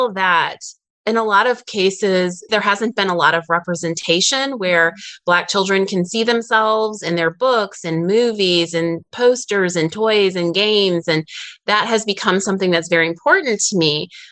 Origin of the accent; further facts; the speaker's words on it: Midwest, United States; We live a little bit outside of Atlanta. We're both from the Midwest, but we're raising our children in Georgia.